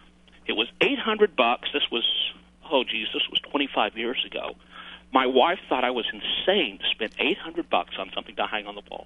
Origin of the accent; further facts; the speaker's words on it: Tennessee, United States; I'm originally from Tennessee